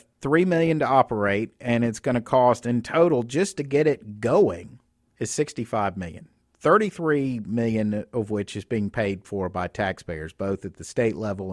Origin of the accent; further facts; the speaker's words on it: Mobile, Alabama, United States; they're going to start a twice daily rail service from Mobile, Alabama, which is my hometown, to New Orleans.